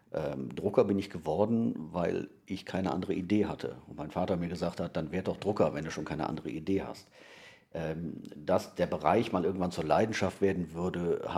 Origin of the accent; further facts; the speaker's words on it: Wiehl, North Rhine-Westphalia, Germany; Das ist das Sammeln alter Ansichtskarten von meiner Heimatstadt Wiel.